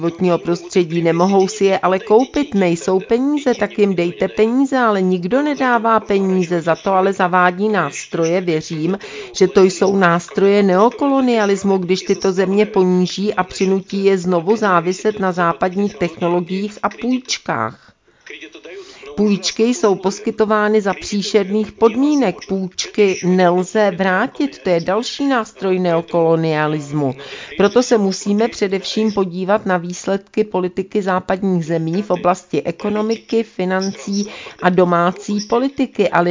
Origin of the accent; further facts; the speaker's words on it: Kyrgyzstan; pocházím z Kyrgyzstánu